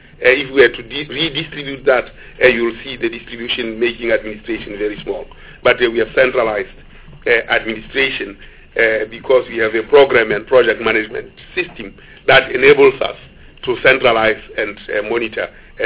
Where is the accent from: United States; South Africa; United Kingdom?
South Africa; Because right now, Google and Microsoft and Apple know where I am as a South African, wherever I am.